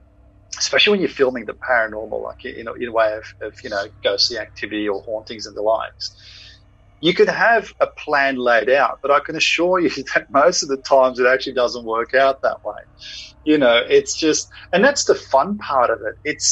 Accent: Australia; look, you know, guys, we're here from Australia.

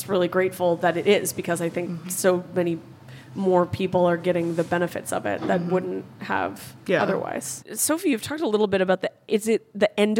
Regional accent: California, United States; now in New York, United States; I'm from California, but I've lived in New York for 8 years.

